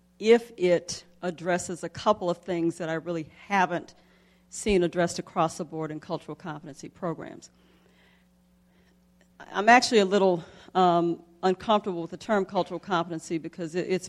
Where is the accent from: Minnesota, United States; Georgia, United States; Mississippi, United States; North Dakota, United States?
Mississippi, United States; Jackson; I grew up in the South. I grew up in Jackson, Mississippi. The culture in Mississippi, especially in African-American communities where I grew up, was one where we ate fried foods